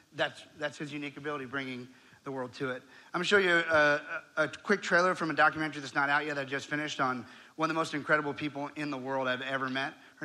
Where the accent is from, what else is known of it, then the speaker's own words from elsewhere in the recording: Orlando, Florida, United States; also born or lived in Barbados; I was born in Barbados. I'm an immigrant kid. I live in Orlando. I was raised here my whole life.